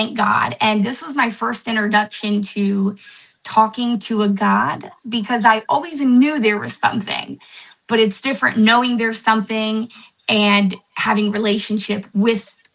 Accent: Akron, Ohio, United States; Because I'm originally from Akron, so we were living towards that way.

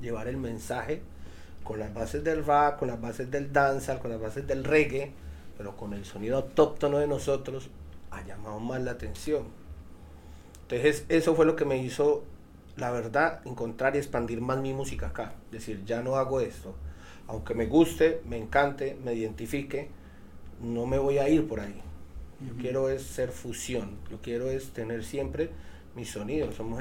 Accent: Colombia; moved away; salir de Colombia me hizo ver que yo no soy cantante de reggae, yo no soy de Jamaica, brother, yo soy colombiano.

